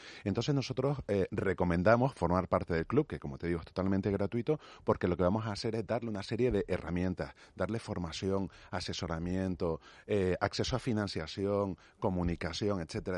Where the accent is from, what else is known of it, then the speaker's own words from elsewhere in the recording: Canary Islands, Spain; decidimos juntar un grupo de emprendedores ahí en mi tierra, de Canarias